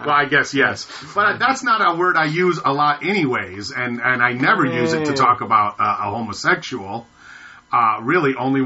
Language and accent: English; Michigan, United States; when I was studying Brotherhood Week growing up in Michigan and Black History Month